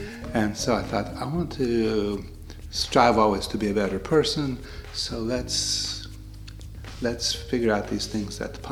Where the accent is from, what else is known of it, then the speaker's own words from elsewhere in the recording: United States; born there; Even though I was born in America, it makes me feel like I can think on a level of someone in Poland or Eastern Europe